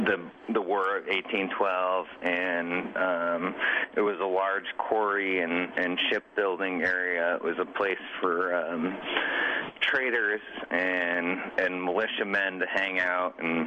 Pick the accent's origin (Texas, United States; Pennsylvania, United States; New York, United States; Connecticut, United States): Connecticut, United States; I didn't grow up around here. I grew up in Connecticut, but I've been coming here since I was a little kid.